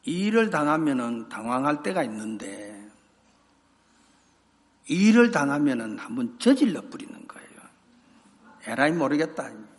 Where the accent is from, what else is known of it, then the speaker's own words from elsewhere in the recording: Gumi, North Gyeongsang, South Korea; 저는 구미예요. 한국 구미.